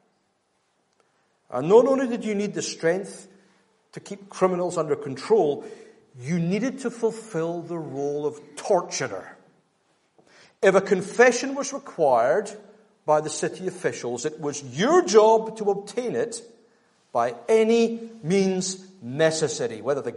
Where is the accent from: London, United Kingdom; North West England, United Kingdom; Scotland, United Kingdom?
Scotland, United Kingdom; especially as Scottish males